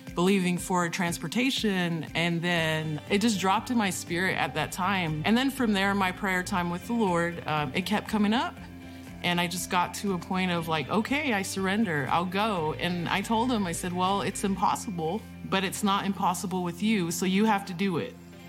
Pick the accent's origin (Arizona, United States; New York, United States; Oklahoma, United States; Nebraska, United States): Arizona, United States; Window Rock; I'm from Window Rock, Arizona. From the Navajo Nation. I was living in Austin at the time